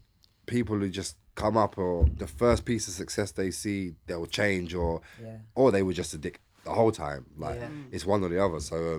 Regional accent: London, United Kingdom; I'm from East London

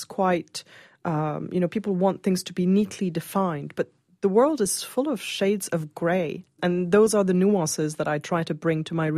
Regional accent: Lebanon; now in United States; when I was growing up in Lebanon, learn slowly how to take into account the view of the other, but coming to the U.S.

